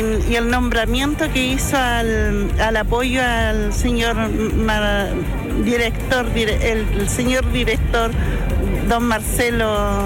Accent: Mulchén, Biobío, Chile; vengo de Mulchen.

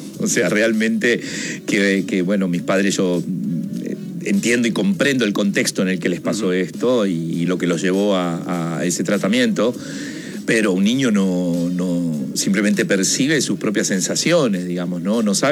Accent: La Unión, Los Ríos, Chile; born there; yo nací en La Unión

